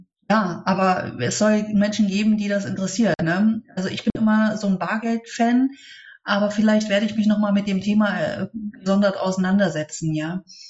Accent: Leipzig, Saxony, Germany; in Leipzig, wo ich herkomme

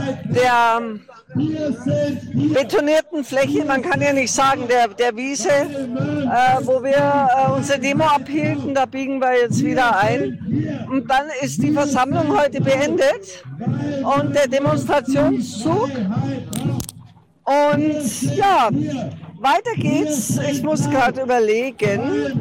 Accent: Munich, Bavaria, Germany; Nein, ich komme aus München.

